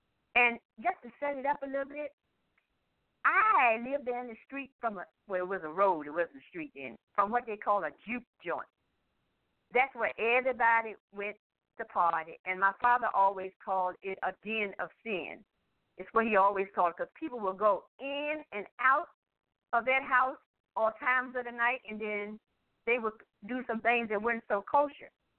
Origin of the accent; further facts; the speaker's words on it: Saxe, Virginia, United States; I grew up in Charlotte County, Saxe, Virginia, about an hour and a half away from Richmond, Virginia, on a farm.